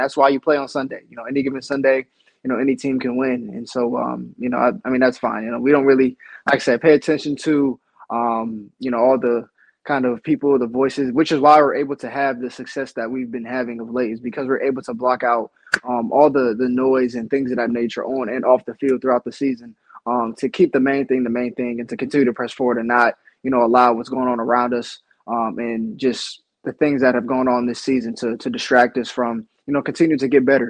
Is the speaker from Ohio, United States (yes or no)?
yes; Ohio, United States; because growing up, I'm from Northeast Ohio.